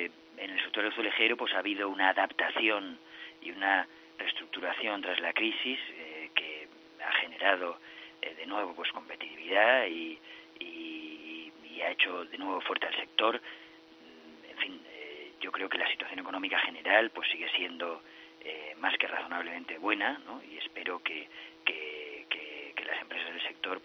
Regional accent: Castellón, Valencian Community, Spain; yo soy de Castellón y me siento muy de Castellón

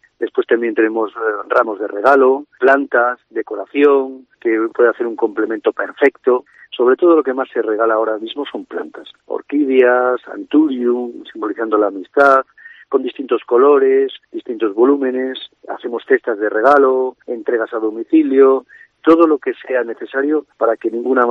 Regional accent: San Justo de la Vega, Castile and León, Spain; San Justo de la Vega, que es mi pueblo, porque yo soy de pueblo, no soy de otro sitio más que San Justo de la Vega

